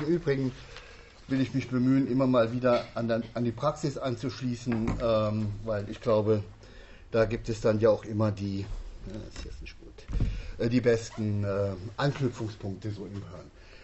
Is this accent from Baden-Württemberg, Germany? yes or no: no; Rhineland-Palatinate, Germany; Da können Sie die Burg Manderscheid in der Eifel sehen, unten die Mosel. Das ist die Gegend, wo ich herkomme.